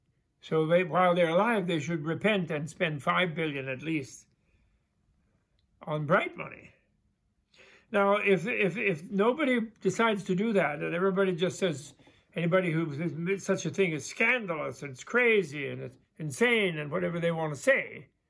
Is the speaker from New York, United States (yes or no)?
yes; New York, United States; I love California. I'm a New Yorker.